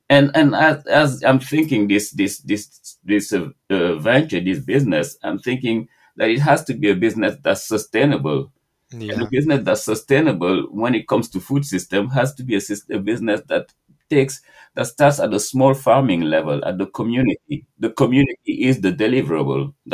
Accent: Senegal; growing up in Senegal

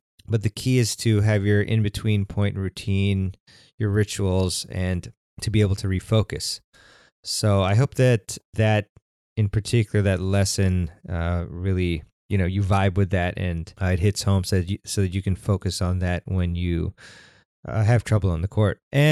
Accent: United States; I'm American, but I prefer to say football.

